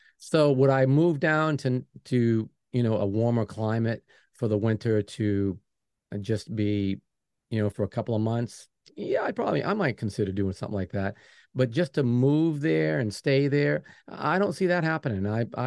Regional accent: Maine, United States; because I'm originally from Maine, and Maine's a place that you've got to want to be there

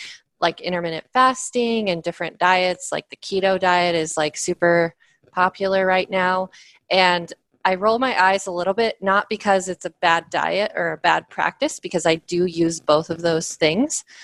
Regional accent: Reno, Nevada, United States; I do wear it when I'm on the West Coast, especially my hometown of Reno, where it's like the sun is just so bright

